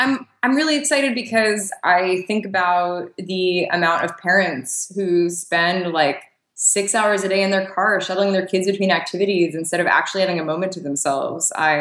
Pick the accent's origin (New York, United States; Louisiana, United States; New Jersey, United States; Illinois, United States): New York, United States; Because like, I'm from New York and there was that legislation